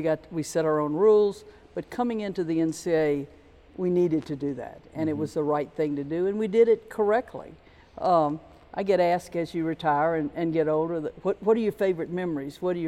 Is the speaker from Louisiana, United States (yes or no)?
yes; Opelousas, Louisiana, United States; I grew up in Opelousas, Louisiana. It took me to the third grade to learn to spell it